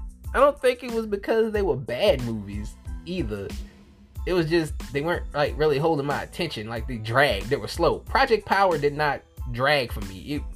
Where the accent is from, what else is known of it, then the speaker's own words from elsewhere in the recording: New Orleans, Louisiana, United States; Cause I'm from New Orleans, and I be looking at these movies, I was like, this ain't New Orleans, you know, I'm from New Orleans, so I'm like, this ain't authentic at all, bruh.